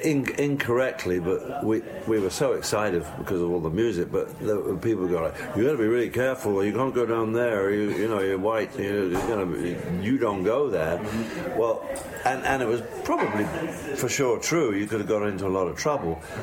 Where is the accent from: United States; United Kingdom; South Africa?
United Kingdom; England; We as young English lads very unfairly, I think, oh, don't go out in the street in New York, you're going to get mugged.